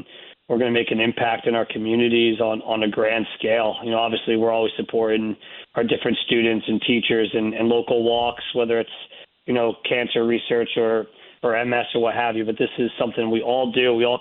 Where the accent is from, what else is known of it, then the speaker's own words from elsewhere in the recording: Wall, New Jersey, United States; we started this thing out of my hometown in Wall, New Jersey